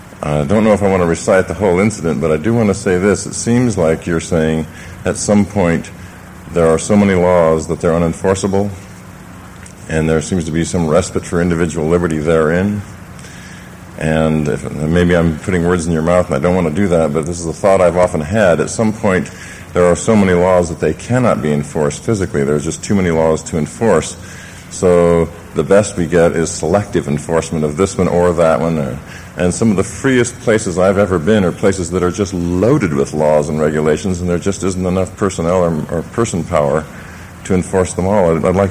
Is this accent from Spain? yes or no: no; Montana, United States; I'm from Montana.